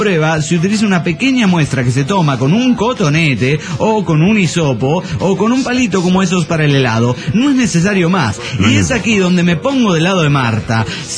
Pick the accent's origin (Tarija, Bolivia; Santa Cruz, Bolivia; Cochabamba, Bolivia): Cochabamba, Bolivia; de Cochabamba, Bolivia.